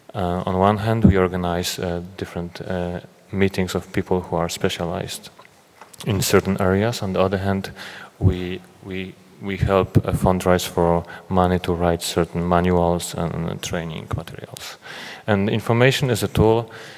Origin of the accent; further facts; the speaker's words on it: Poland; I'm myself from Poland, and other colleagues are from different countries.